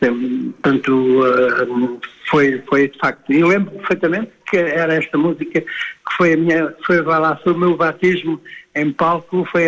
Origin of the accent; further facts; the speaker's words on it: Loures, Lisbon, Portugal; quando era menino, fui criado numa zona relativamente perto de Lisboa, ali no Conselho de Louros